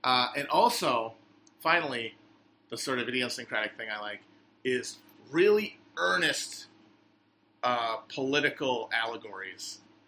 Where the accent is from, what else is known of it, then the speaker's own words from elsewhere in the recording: Midwest, United States; We're both from the Midwest, but I was a little more sheltered, I think, in my childhood.